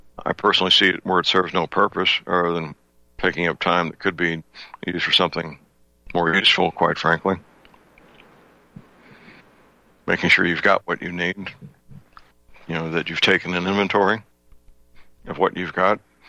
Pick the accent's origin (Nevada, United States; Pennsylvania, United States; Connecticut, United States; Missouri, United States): Missouri, United States; St. Louis; at the time, my hometown, St. Louis Cardinals, were in the World Series.